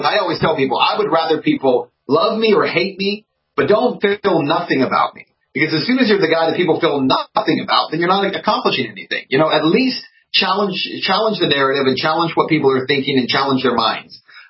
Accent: Texas, United States; Well, I would say that I knew of you because I'm from Texas, and obviously you're down in Texas. So now I'm from further west than you are.

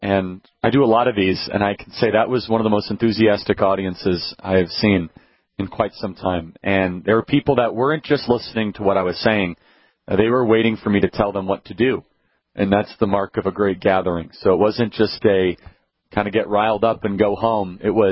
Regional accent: Chicago, Illinois, United States; Yeah, so I grew up in Chicago, started Turning Point USA when I was 18.

